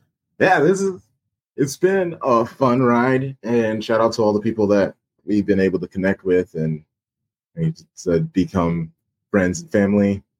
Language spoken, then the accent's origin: English; the South, United States; As a Southerner, as a grown Southerner, you see they put gravy on lots of things.